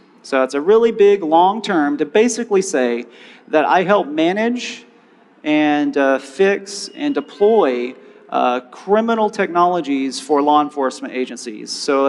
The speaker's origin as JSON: {"language": "English", "town": "Houston", "region": "Texas", "country": "United States", "tie": "born or raised there", "said": "In my hometown of Houston, Texas, I manage the regional AFIS database"}